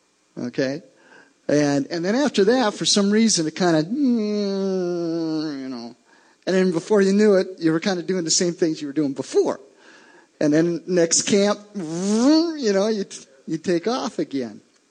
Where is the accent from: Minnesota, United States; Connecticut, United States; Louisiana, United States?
Minnesota, United States; Crosby-Ironton; I grew up actually in Crosby, Ironton. Anybody ever been to Crosby, Ironton? Okay, it's a small little town, about 2,000 people.